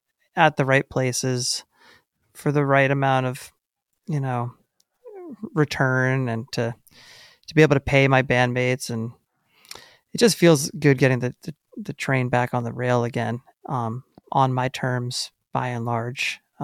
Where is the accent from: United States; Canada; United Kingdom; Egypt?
United States; Northeast; We grew up in the Northeast.